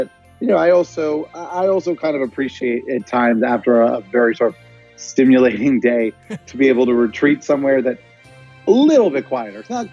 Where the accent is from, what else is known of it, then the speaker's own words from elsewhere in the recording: New York, United States; I work in New York. I grew up in New York.